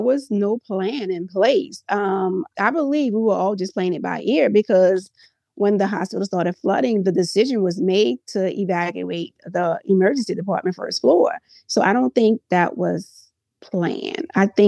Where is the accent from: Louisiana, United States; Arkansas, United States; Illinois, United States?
Louisiana, United States; New Orleans; And I'm from New Orleans. I grew up in the Lower Night Ward area of the city, which was the most devastated part of the city.